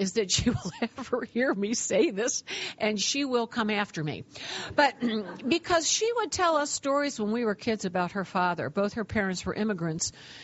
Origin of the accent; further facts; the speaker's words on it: Cincinnati, Ohio, United States; grew up as a middle child in a very middle-class family in middle America, right smack in Ohio. I'm born and raised in Cincinnati